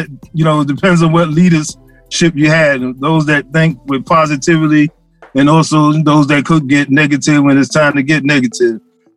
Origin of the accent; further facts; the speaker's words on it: Bronx, New York, United States; Well, it was great growing up in the Bronx. I mean, you had your ups and downs.